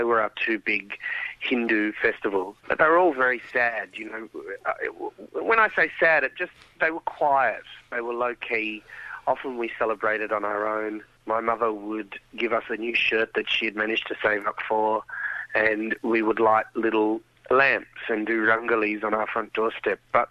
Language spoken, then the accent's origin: English; Australia; growing up in Australia around Christmas time